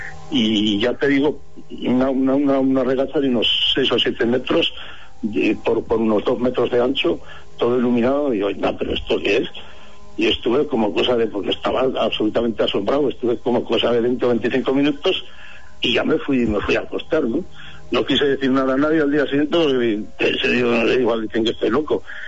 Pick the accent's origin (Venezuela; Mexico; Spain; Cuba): Spain; Zaragoza, Aragon; fíjate, yo soy de Zaragoza, entonces no tengo ningún, como te diría yo, ningún antepasado marino, ni tengo vida anterior marinera, porque claro, yo soy de tierra adentro.